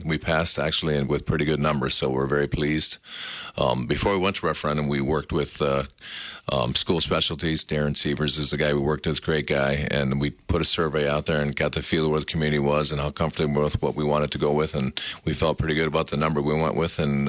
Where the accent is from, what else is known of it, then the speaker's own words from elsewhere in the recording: Highland, United States; I'm born and raised in Highland, so, and I'm 50 years old now.